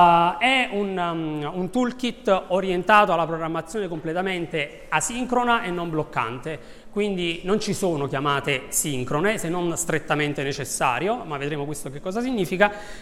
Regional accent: Naples, Campania, Italy; amo mangiare la pizza, sono di Napoli

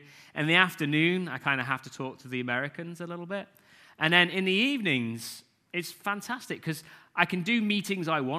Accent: England, United Kingdom; now in Ireland; I'm English, living in Ireland

